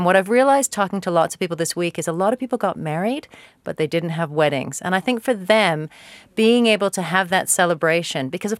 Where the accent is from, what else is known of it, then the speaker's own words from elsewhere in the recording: Canada; sheer coincidence of being Canadian.